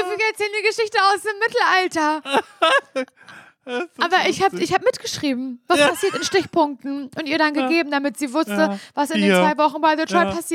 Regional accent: Parchim, Mecklenburg-Vorpommern, Germany; Ich suche eine Brieffreundin. Ich komme aus Parchim.

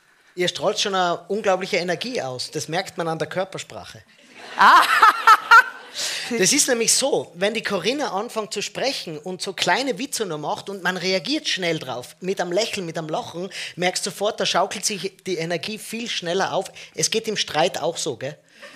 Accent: Tyrol, Austria; Ich bin ein Tiroler

